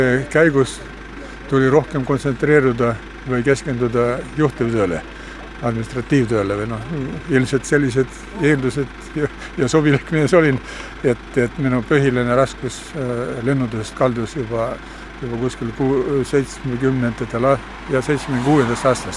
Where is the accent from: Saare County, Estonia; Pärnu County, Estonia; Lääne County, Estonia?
Saare County, Estonia; Minu kodukoht on sellise koha peal, et kui lennukid lähevad Kuressaare lennuväljale maanduma, kursiga 240, siis nad paratamatult lendavad üle minu kodu.